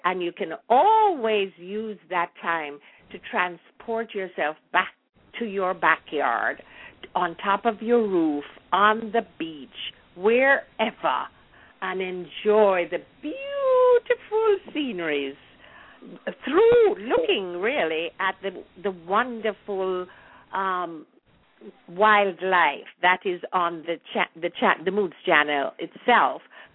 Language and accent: English; Kingston, Jamaica; So I was born and raised in Kingston, but a really country girl at heart.